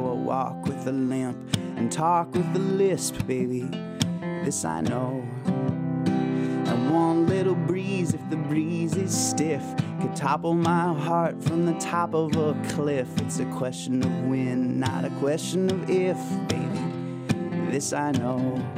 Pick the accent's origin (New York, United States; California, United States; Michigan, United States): California, United States; I grew up in California, and my native landscape had a lot of gold mines in it.